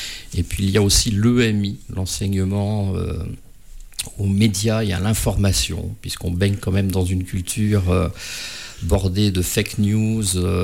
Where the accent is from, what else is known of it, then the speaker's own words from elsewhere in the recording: Barbezieux, Nouvelle-Aquitaine, France; Alors, je suis un pur produit charentais.